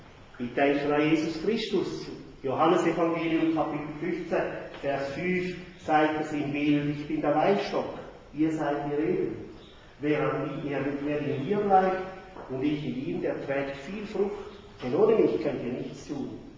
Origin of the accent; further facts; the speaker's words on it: Zurich, Switzerland; Ich bin in Zürich an der Dorfstrasse aufgewachsen.